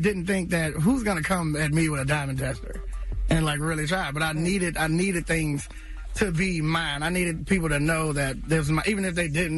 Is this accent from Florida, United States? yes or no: yes; Tallahassee, Florida, United States; I felt like I wasn't valued in a place that I value so much that it's in my name. You know what I'm saying? Like, it's